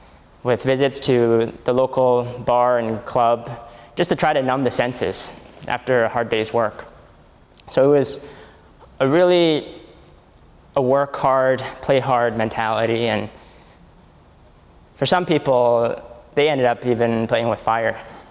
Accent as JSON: {"language": "English", "town": "Richmond", "region": "British Columbia", "country": "Canada", "tie": "born or raised there", "said": "So I was born and raised here in Richmond to a Buddhist family. And so I was introduced to Buddhism at a very young age."}